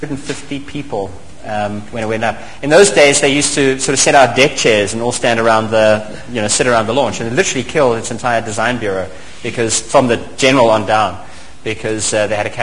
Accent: South Africa; No, I wanted to do it as a South African citizen. I could have flown either as British or as South African. I'm dual citizenship, but I wanted to do it as a South African.

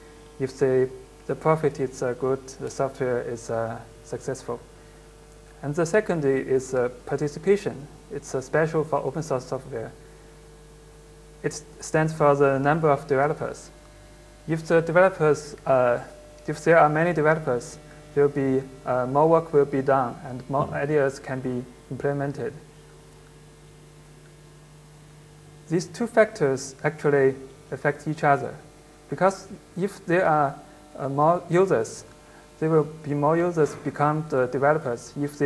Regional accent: Beijing, China; I'm from Beijing, China.

